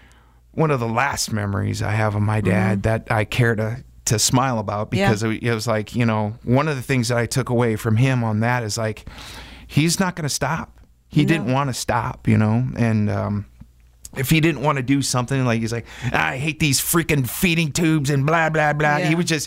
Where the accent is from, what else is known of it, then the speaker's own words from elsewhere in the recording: Wisconsin, United States; of course, when you're growing up in Wisconsin, you've got grass all over.